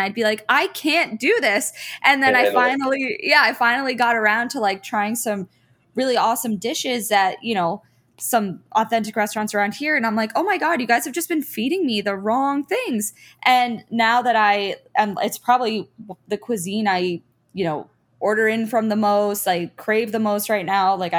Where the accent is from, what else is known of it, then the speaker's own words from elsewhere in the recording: United States; And I think, you know, growing up in America, you kind of see how certain cuisines have, you know, risen in popularity